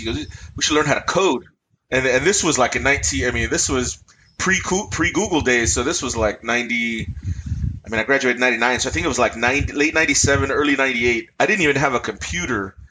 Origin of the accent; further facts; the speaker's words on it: Earlimart, California, United States; I grew up in Central California in Tulare County in a little farming community called Early Mart.